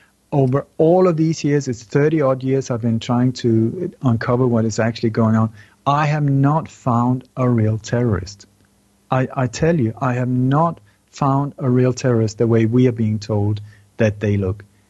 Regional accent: Sweden; also born or lived in Denmark; I was born in Denmark. I grew up in Sweden.

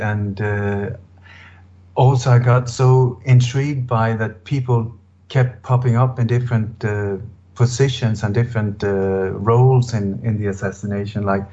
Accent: Denmark; Like I said, I was born in Denmark, and my dad and my whole family was very much involved in the resistance movement against the German invasion.

